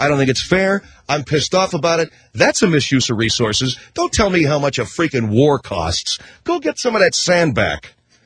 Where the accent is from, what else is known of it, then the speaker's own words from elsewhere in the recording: California, United States; That's my, that happens to be my birthright as a Californian. That's my birthright. That ocean and that sand.